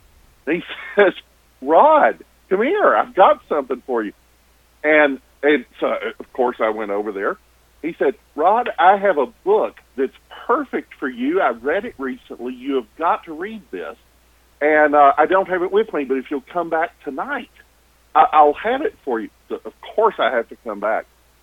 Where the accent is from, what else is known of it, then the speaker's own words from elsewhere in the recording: Arkadelphia, Arkansas, United States; Well, I grew up in Arkadelphia